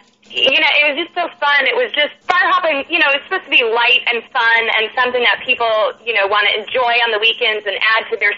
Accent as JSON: {"language": "English", "town": "Brea", "region": "California", "country": "United States", "tie": "born or raised there", "lives_now": "Nashville, United States", "said": "So, I'm basically, I grew up in Brea, California, and went to college out in L.A. and started songwriting and doing music out here."}